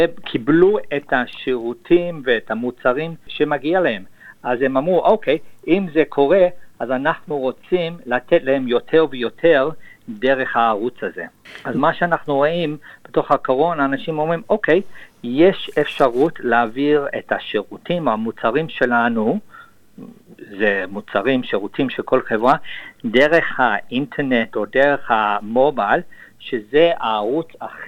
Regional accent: Sydney, New South Wales, Australia; Hebrew is a second language; also born or lived in Israel; אני בחור שנולד וגדל בסידני, אוסטרליה, ועשיתי עלייה אחרי בית ספר ואוניברסיטה. עשיתי כל השנים של בית ספר שלי במריה קולג' ואחר כך ב-UTS University בסידני. אחר כך עשיתי עלייה לישראל

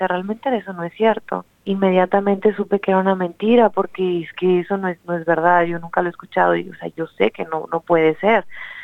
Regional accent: Mexico; Mencioné que soy mexicana, que me gusta mucho cocinar comida tradicional mexicana

